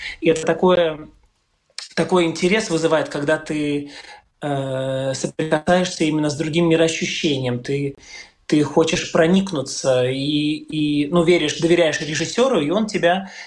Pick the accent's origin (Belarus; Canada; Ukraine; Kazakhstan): Ukraine; moved away as an adult; also born or lived in Russia; now in Latvia; Да, школа у меня была украинская, а в институте я учился в России, потом вернулся сюда, обратно в Латвию.